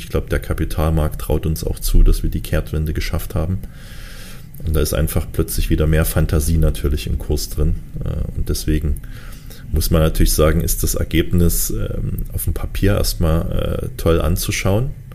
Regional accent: Dresden, Saxony, Germany; Und ich sehe, dass der Radverkehr gerade hier in meiner Heimatstadt Dresden sich extrem verändert hat.

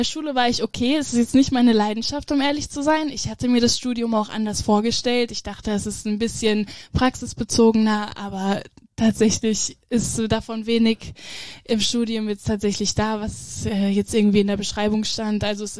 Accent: Obershofen, Hesse, Germany; moved away as an adult; also born or lived in Gießen; now in Frankfurt, Germany; da bin ich geboren, also beziehungsweise ich bin in Gießen geboren, aber in Obershofen aufgewachsen und habe dort bis zu meinem 19. Lebensjahr gewohnt.

